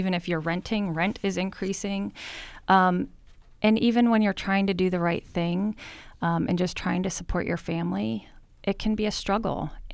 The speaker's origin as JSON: {"language": "English", "town": "Brewster", "region": "Ohio", "country": "United States", "tie": "born or raised there", "also_born_or_lived": "Cincinnati, Ohio", "said": "Yes, I was born in Cincinnati, Ohio, and then moved to Brewster, Ohio in fourth grade, and that's where I continued elementary school and middle school and graduated from high school."}